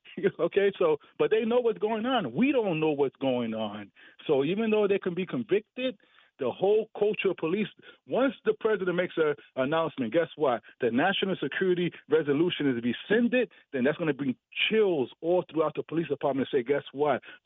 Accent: Bedford, Connecticut, United States; from Bedford, Connecticut.

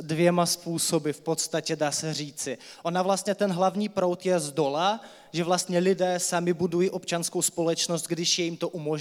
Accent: Ufa, Bashkortostan, Russia; Czech is a second language; Úplně ne, já jsem z UFY, tam se nekonali

